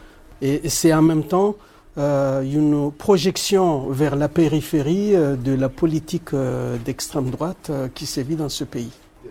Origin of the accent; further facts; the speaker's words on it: Comoros; Moi, je suis des Comores avec les frères et sœurs qui sont là.